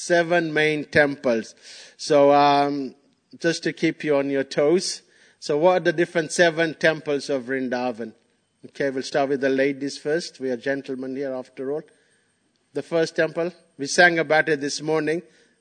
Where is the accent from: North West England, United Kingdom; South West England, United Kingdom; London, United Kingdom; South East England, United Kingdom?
London, United Kingdom; Harrow; So I grew up in Harrow. And if I go back to Harrow now, it's not quite the same.